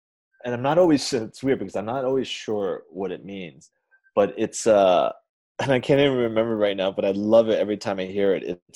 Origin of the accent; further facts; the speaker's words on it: New York, United States; I'm a New Yorker